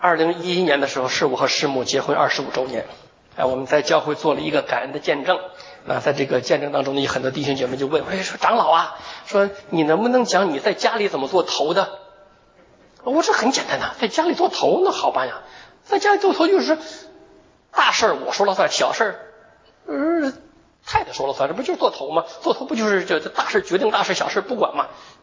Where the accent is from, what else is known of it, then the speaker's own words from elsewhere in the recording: China; 你知道我们中国人是很有智慧的啊。